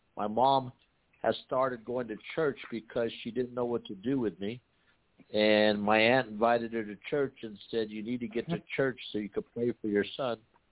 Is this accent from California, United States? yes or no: yes; Watts, California, United States; also born or lived in Baldwin Park; I grew up in Watts, and we moved from Watts to Baldwin Park, California.